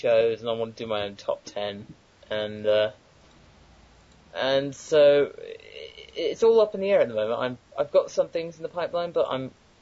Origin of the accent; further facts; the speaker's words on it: United Kingdom; accent: American; They know I'm British, then, they accept my American accent, and they completely forget I'm British